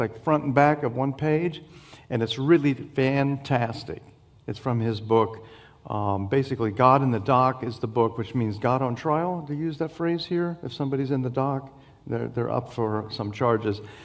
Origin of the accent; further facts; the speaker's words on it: Florida, United States; I'm from the South. I'm from Florida.